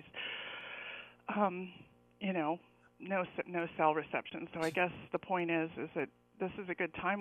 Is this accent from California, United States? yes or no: yes; California, United States; now in Palo Alto, United States; I was born and raised in Marin, Sonoma counties.